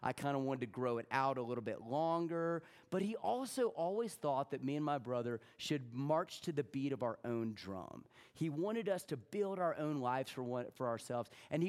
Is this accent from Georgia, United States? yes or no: yes; Atlanta, Georgia, United States; also born or lived in Texas; know that I was born in Texas. I grew up in Atlanta, Georgia.